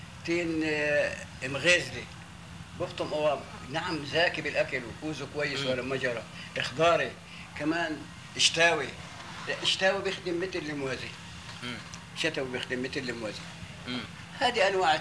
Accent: Palestine

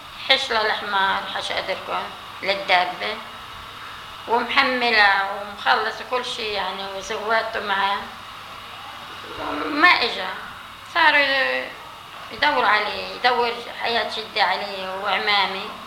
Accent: Ein al-Zeitun, Safed area, Palestine; moved away as an adult; now in Tripoli, Lebanon; احنا طلعنا من فلسطين، طلعنا من فلسطين، كنا عايشين بعين الزيتون قريبة على مدينة صفد. وعين الزيتون يعني بزرعوا بساتين، جناين، خضرة، فيها زيتون بيقولوا لها عين الزيتون، وهي مشتهرة

